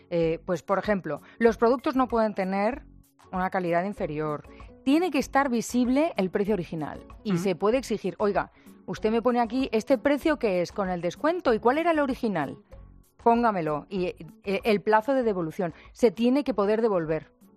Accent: Baños de la Encina, Andalusia, Spain; Mi pueblo, Baños de la Encina.

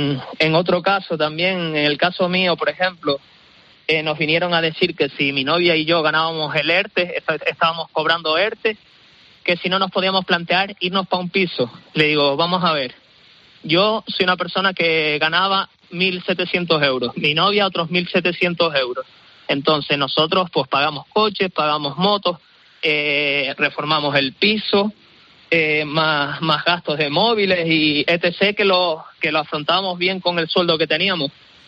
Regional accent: El Paso, Canary Islands, Spain; yo soy ciudadano del Paso

